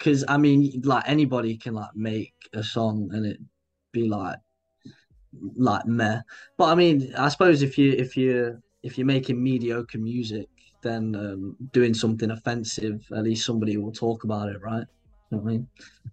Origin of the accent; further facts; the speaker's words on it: Grimsby, East Midlands, United Kingdom; born there; I was born in Grimsby, right? And I live somewhere else in Lincolnshire. Like my family lives somewhere else in Lincolnshire.